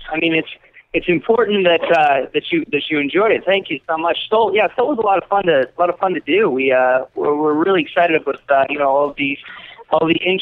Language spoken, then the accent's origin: English; California, United States; at least for me personally, I grew up in Southern California, so maybe I'm a bit biased